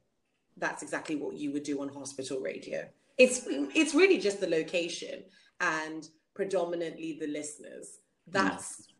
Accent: United Kingdom; happy with my education and my background as a British Nigerian.

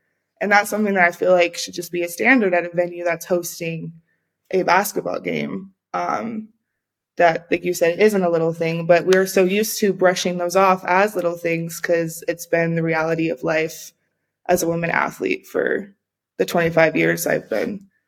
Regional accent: United States; And growing up in America, that's where I'm from, we have Title IX.

